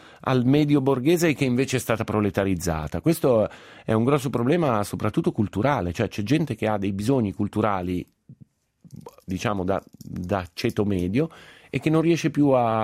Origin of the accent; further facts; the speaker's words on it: Milan, Lombardy, Italy; Io sono milanese, quindi lo dico senza particolari enfasi o senza vantarmi